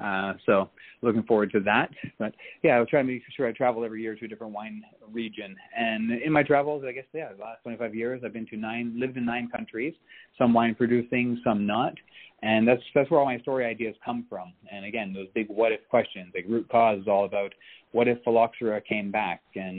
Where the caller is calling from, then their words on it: Anguilla; I'm now calling from the British West Indies. I'm in a small island called Anguilla, running a luxury hotel.